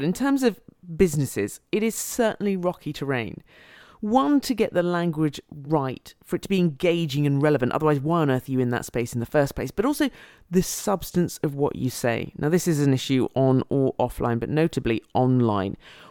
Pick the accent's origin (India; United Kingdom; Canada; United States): United Kingdom; I'm not sure if that's because I'm British and they sound like words from the books I would read as a child, but there you go.